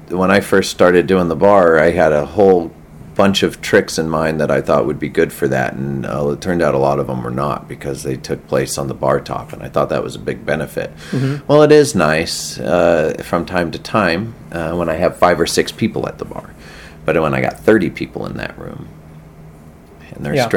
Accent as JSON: {"language": "English", "town": "Pueblo", "region": "Colorado", "country": "United States", "tie": "born or raised there", "said": "I'm from Pueblo, which is about 2 hours south of Denver."}